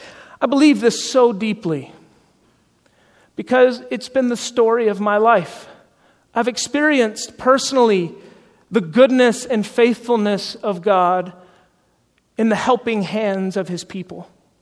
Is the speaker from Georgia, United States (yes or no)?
yes; Atlanta, Georgia, United States; I grew up in church in Atlanta, Georgia. I just got to go back there for a buddy's wedding, and I was reminded of how Southern I really am.